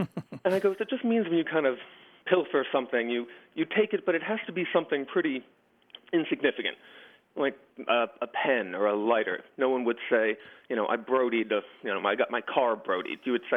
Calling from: Philadelphia, Pennsylvania, United States; I'm calling you from Philadelphia.

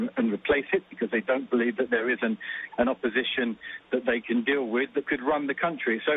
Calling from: Jerusalem, Jerusalem District, Israel; I'm talking from Israel, from Jerusalem.

